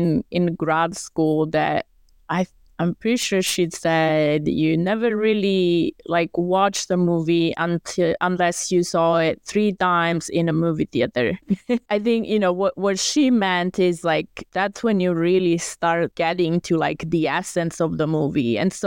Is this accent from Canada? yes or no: no; Italy; And also because I grew up in Italy in high school, we still study Latin and ancient Greek.